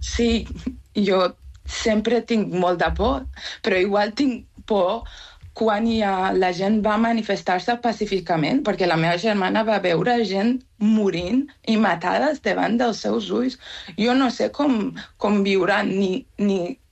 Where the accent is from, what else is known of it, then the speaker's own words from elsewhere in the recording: Isfahan, Iran; Catalan is a second language; moved away as an adult; now in Spain; Jo soc d'Isfahan.